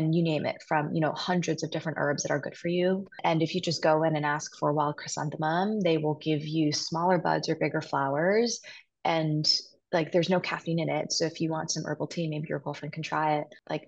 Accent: Hong Kong; first language English; Like growing up very internationally and Americanized in Hong Kong, which is also ironic, my first language is English.

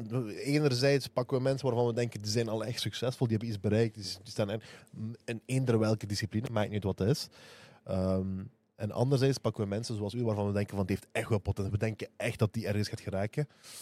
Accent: Limburg, Netherlands; now in Belgium; We zijn alle drie islamitisch, alhamdulillah. We zijn alle drie van Limburg. We zijn migranten of immigranten

